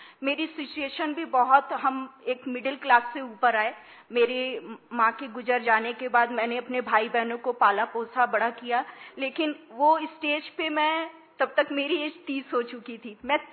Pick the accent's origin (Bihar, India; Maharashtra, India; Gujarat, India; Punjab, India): Gujarat, India; Vapi; और मैं वापी गुजरात से हूँ